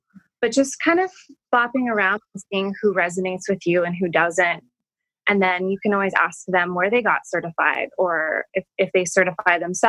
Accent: Tucson, Arizona, United States; when I grew up in Tucson, Arizona, and we were constantly around Native American culture

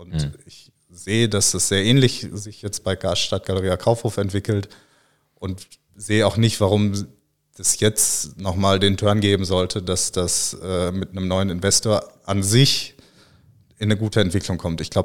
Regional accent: Bochum, North Rhine-Westphalia, Germany; Also ich komme ja aus Bochum

